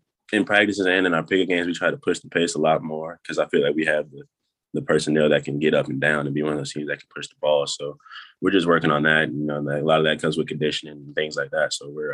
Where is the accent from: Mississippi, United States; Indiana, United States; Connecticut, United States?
Indiana, United States; Indianapolis; because we're from Indianapolis area.